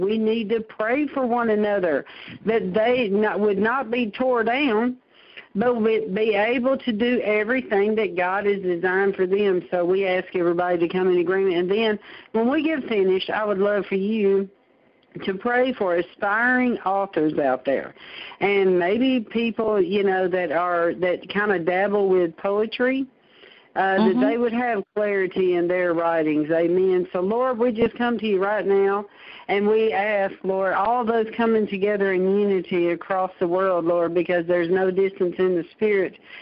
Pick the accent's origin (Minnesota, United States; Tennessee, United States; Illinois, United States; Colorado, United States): Tennessee, United States; Nashville; we're from Nashville, honey. We like to hug.